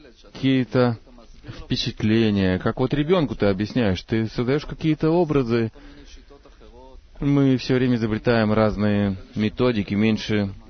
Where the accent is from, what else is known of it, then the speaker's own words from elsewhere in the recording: Afula, Northern District, Israel; Russian is a second language; из Афулы.